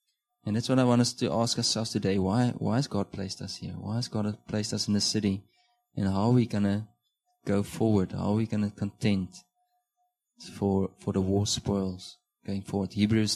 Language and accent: English; Namibia; And I'm from Namibia, so there's no reason why I should come to Natal.